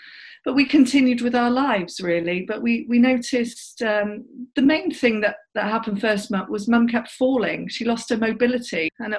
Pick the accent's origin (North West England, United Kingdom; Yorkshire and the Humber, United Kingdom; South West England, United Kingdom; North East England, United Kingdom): South West England, United Kingdom; So we're from Somerset originally